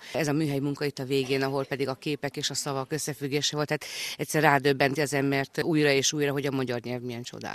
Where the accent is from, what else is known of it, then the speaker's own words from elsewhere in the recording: Budapest, Hungary; Budapestről jöttem